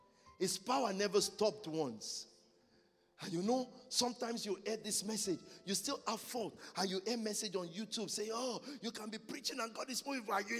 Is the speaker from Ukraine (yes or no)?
no; Nigeria; I grew up in Nigeria. I'm not necessarily from a poor family at all.